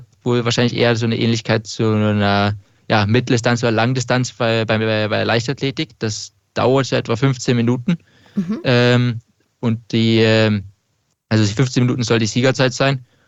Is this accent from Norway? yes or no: yes; Norway; German is a second language; Norwegen ist ein privilegiertes Land, wo ich herkomme, wo ich bin, ja, gut aufgewachsen bin.